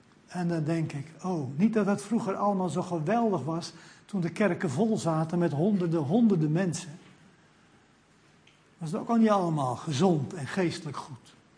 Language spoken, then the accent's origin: Dutch; Texel, North Holland, Netherlands; Nu, ik ben geboren en getogen op het Waddeneiland Texel, in het Jeruzalem van Texel, Oost-Drent, waar vroeger 7 kerken waren.